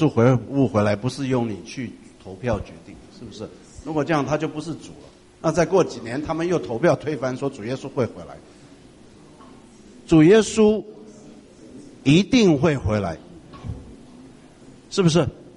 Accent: Taiwan; 我从台湾来，台湾是升学主义啊

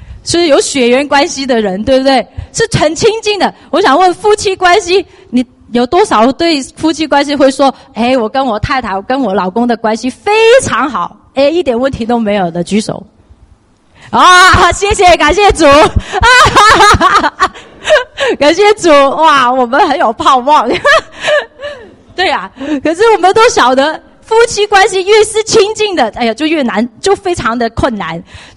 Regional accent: Hong Kong; now in United States; 我记得以前小时候在香港，我不需要很努力的去建立什么关系

